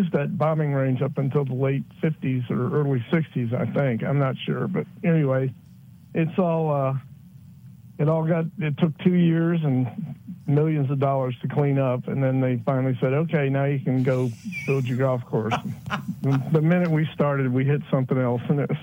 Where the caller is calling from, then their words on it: Richmond, Virginia, United States; I'm calling in from Richmond, Virginia.